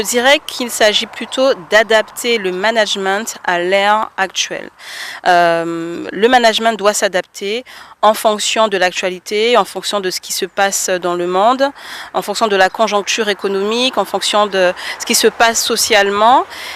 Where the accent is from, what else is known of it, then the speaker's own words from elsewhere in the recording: French Guiana, France; Donc voilà, en tant que guyanaise, je pense beaucoup à eux